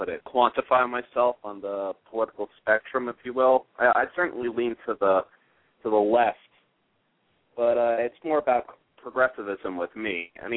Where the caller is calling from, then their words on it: Brooklyn, New York, United States; I'm calling from Brooklyn. At Park Slope, precisely.